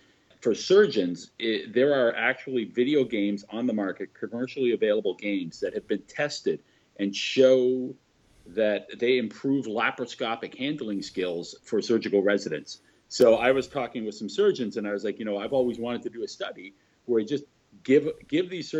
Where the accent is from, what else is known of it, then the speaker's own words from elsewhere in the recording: Toronto, Ontario, Canada; I grew up in Avellino's pool hall in Little Italy in Toronto